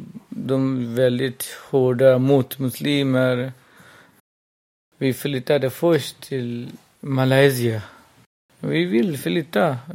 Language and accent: Swedish; Myanmar; Swedish is a second language; now in Sweden; Jag kommer från Burma. Jag är 35 år. Jag har 3 barn.